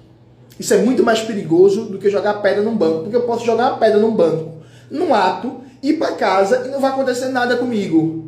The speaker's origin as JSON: {"language": "Portuguese", "town": "Borborema", "country": "Brazil", "tie": "born or raised there", "said": "Eu nasci e criado na Borborema, na minha favela"}